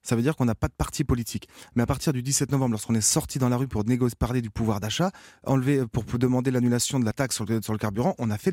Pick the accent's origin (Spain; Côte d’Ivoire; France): France; Montargis, Centre-Val de Loire; je viens de Montargis, j'ai 29 ans et je suis commercial.